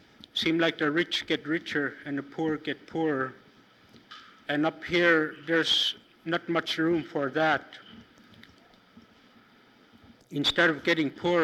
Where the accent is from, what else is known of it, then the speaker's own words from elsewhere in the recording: Alaknak, Alaska, United States; I'm from Alaknak.